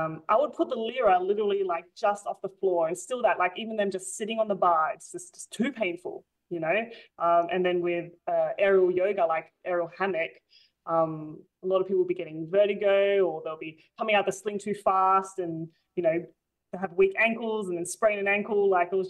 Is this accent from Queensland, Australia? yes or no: no; Sydney, New South Wales, Australia; I want to bring this to my hometown, so Western Sydney.